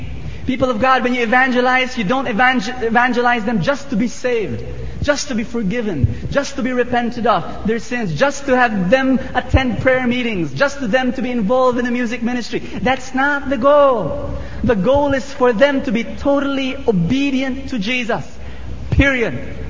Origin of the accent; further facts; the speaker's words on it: Philippines; Hi, I'm from the Philippines. Yes, I'm a missionary from the Philippines.